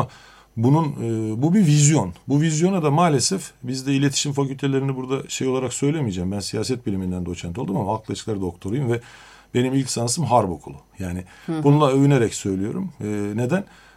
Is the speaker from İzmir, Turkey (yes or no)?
yes; Karşıyaka, İzmir, Turkey; şimdi ben Akdenizliyim, Karşıyakalıyım.